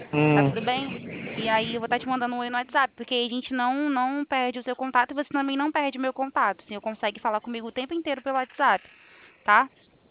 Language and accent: Portuguese; Rio de Janeiro, Brazil; Sou do Rio de Janeiro.